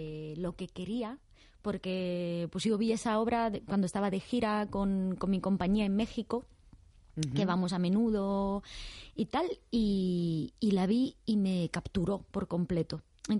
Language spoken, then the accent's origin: Spanish; Italy; soy italiana.